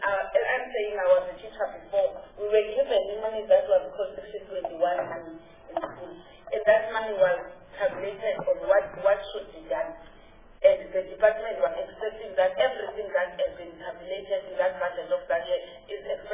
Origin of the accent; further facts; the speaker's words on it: Eastern Cape, South Africa; I'm from Eastern Cape. I was once a teacher at Stelfton School, Primary School.